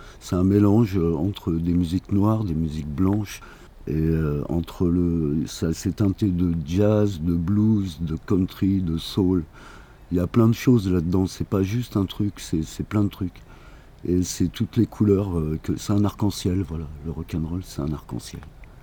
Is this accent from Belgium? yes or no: no; Bourges, Centre-Val de Loire, France; Je viens de Bourges, le centre de la France, là où bat le cœur, en plein cœur du Berry